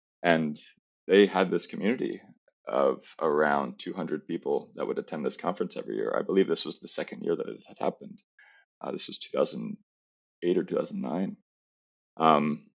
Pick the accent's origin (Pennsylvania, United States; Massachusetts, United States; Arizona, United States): Pennsylvania, United States; also born or lived in New York City; now in Tokyo, Japan; And I'm originally from the States, East Coast, Pennsylvania, and then was living in New York City for a while. I'm currently running a software development company in Tokyo.